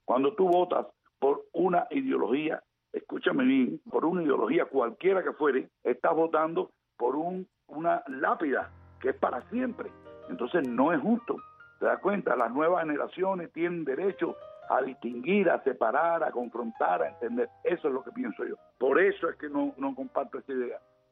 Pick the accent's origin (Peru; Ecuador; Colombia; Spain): Colombia; Sí, pero yo vengo de Colombia.